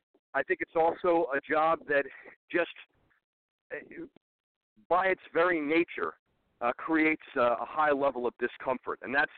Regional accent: New Jersey, United States; I'm from New Jersey, but I started in Wyoming as a prison reporter.

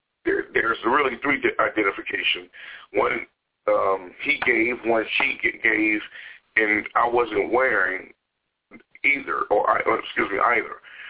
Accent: United States; I'm an American. You know, I'm a United States citizen.

